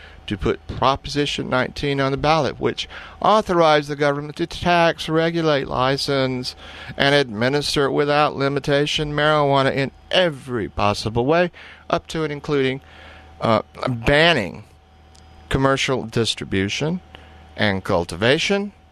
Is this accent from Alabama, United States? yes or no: yes; Alabama, United States; I'm from Alabama, and used to have Elmer Gantry's come through with their.